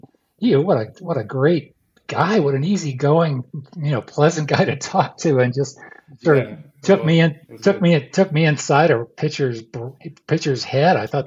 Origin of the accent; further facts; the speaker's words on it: Massachusetts, United States; when I was about 9 or 10 years old, growing up outside Boston and becoming a huge Red Sox fan.